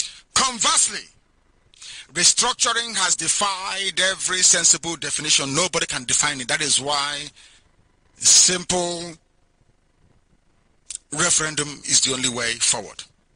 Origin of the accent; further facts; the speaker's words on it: Nigeria; If I go to drink beer, you say I'm a Nigerian, but I cannot go to Kano to drink beer openly.